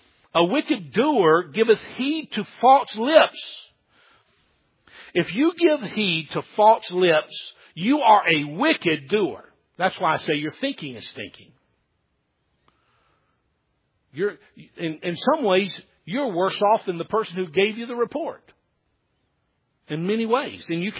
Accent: the South, United States; I'm a Southerner. I'm not mocking them.

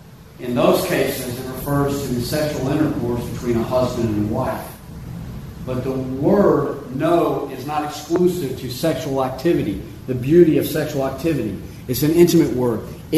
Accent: Houston, Texas, United States; hear from such preachers from my hometown in Houston

